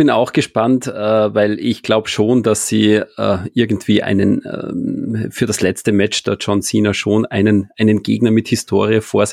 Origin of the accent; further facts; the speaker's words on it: Austria; Als Österreicher freue ich mich immer, wenn der Spotlight bekommt.